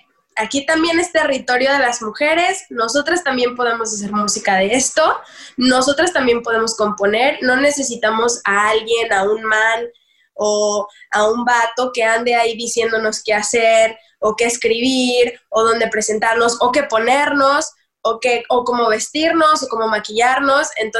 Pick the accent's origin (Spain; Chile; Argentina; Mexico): Mexico; yo soy mexicana, entonces nosotros tampoco tenemos mucho tiempo haciendo urbano ni reggaetón ni nada de eso.